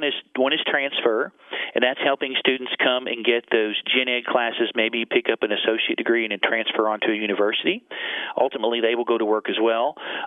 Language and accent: English; Ashland, Kentucky, United States; Well, I am an Ashland native, and I grew up in Boyd County, graduated from Boyd County High School back in 1986.